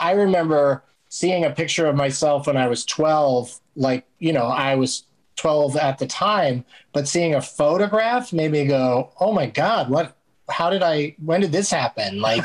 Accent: San Diego, California, United States; I grew up in San Diego, so we were at the beach all the time.

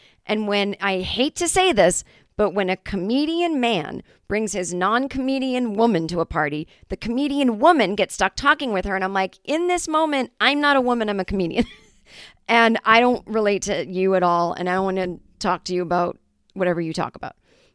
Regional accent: Boston, Massachusetts, United States; I fucking hate Tom Brady and I'm from Boston

